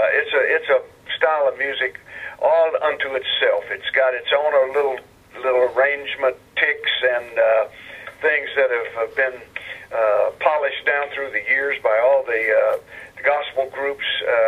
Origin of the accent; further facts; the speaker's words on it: the South, United States; I mean, I was brought up in the Baptist church in the South. My mama was a Sunday school teacher